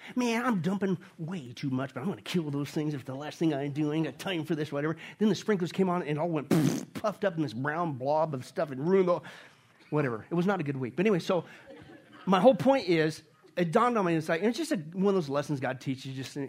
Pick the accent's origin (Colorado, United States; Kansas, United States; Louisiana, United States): Kansas, United States; And it's like, man, but I grew up in Kansas. I always wanted to have a garden.